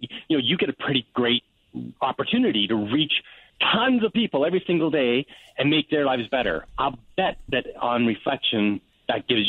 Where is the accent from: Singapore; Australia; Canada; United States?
Canada; I'm a Canadian